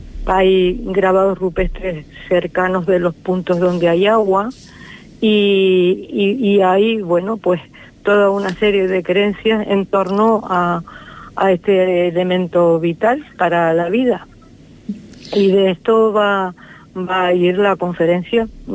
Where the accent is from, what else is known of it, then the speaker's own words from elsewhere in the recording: Tenerife, Canary Islands, Spain; en cada una, yo soy de Tenerife y hay una cultura del agua diferente